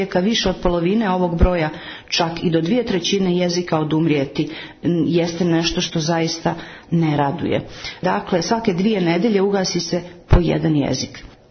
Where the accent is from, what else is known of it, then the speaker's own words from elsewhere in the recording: Montenegro; kod nas u Crnoj Gori